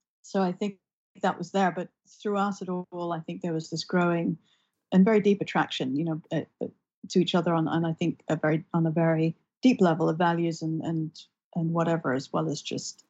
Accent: London, United Kingdom; where I was growing up in London

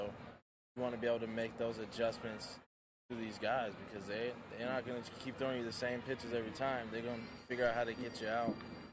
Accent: California, United States; I am. I'm born and raised in the Bay Area, in the East Bay, so it's been amazing to play in the ballpark I grew up going to.

